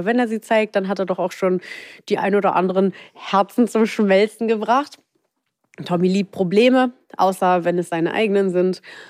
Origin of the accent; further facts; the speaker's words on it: Gelsenkirchen, North Rhine-Westphalia, Germany; born there; Nein, in Gelsenkirchen.